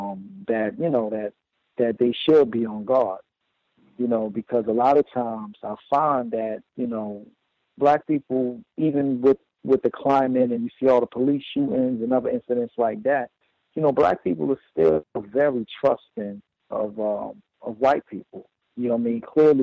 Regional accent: Newark, New Jersey, United States; You know, when I'm from New Jersey, I grew up in Newark. Newark is a what we consider a high crime area. You know, it's a rough area of New Jersey.

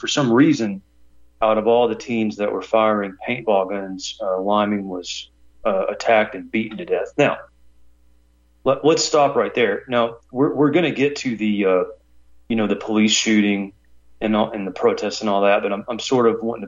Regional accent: Ireland; or as we Irish would say, shenanigans

